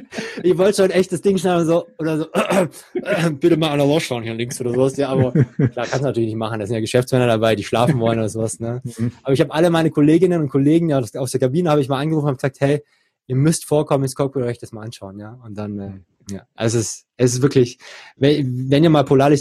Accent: Baden-Württemberg, Germany; born there; Ich bin geborener Schwabe

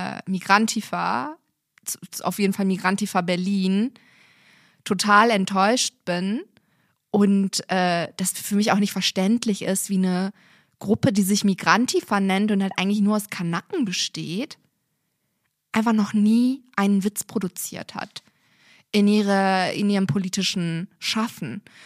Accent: Turkey; ihr verwechselt mich mit einer Kurdin. Weil ich bin Türkin

